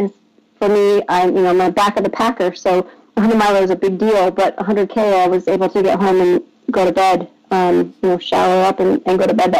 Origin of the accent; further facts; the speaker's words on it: Los Angeles, California, United States; moved away as an adult; now in Boston, United States; I live in Boston, Massachusetts. Originally, I'm from Los Angeles, but my husband and I moved out to Boston 12 years ago.